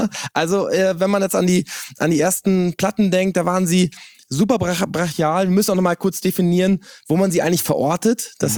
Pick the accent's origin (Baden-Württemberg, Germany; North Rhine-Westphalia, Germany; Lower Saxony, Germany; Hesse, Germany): Lower Saxony, Germany; Quakenbrück; ich komme aus Quakenburg, aus Niedersachsen, ein kleines Örtchen